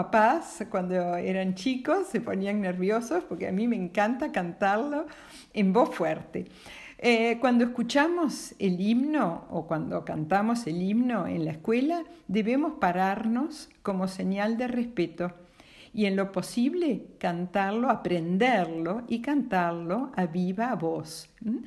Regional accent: Argentina; Así que nuestro himno nos identifica como argentinos.

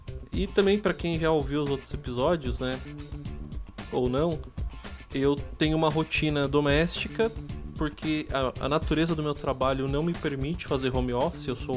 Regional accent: Suzano, São Paulo, Brazil; now in Poá, Brazil; eu tô na cidade de Poá, que é onde eu resido, e eu trabalho na cidade de Suzano, que é a cidade vizinha, que é de onde eu sou originalmente, eu sou suzanense.

